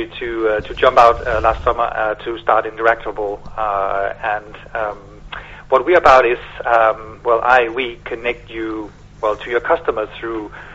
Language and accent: English; Copenhagen, Capital Region of Denmark, Denmark; English is a second language; that's not very English, of course. For those that haven't guessed it, I'm from Denmark originally.